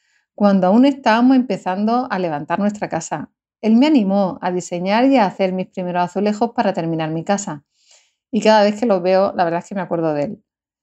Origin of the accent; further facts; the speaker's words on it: Lorca, Region of Murcia, Spain; now in Bollullos de la Mitación, Spain; soy de Lorca y vivo en Bollullos de la Mitación, aquí en Sevilla.